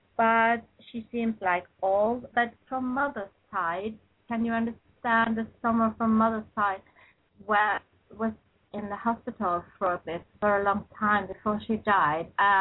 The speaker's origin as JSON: {"language": "English", "country": "Norway", "second_language": "English", "said": "Hi, I'm from Norway. I'm so sorry, my bad English"}